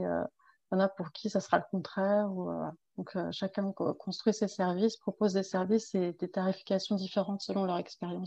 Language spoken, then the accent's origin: French; Île-de-France, France; now in South Korea; Alors, je viens des Yvelines, donc en Île-de-France